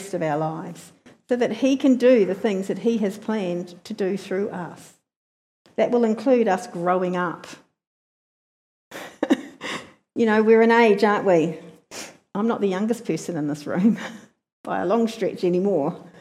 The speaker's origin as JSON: {"language": "English", "country": "New Zealand", "said": "I'm a Kiwi, can be quite independent."}